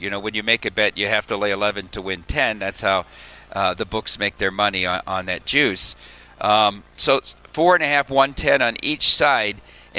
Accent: Dubuque, Iowa, United States; born there; I was born in Dubuque, Iowa, so naturally my dad was a huge Chicago sports fan

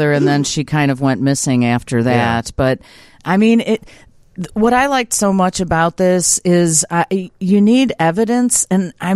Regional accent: Brookfield, United States; Because I'm just from Brookfield. I'm not really from the South.

